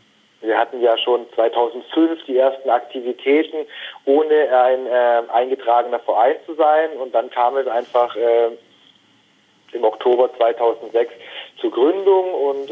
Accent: Baden-Württemberg, Germany; Wir sind in der Nähe von Stuttgart gemeinsam aufgewachsen.

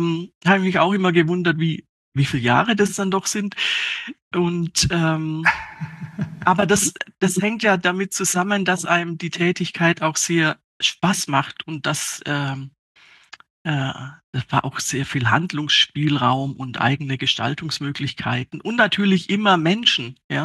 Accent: Ellwangen, Baden-Württemberg, Germany; Ahlen-Ellwangen.

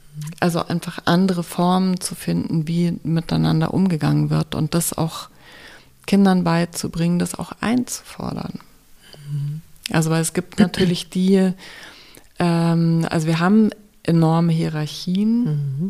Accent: Germany; ich bin ja auch in Deutschland groß geworden

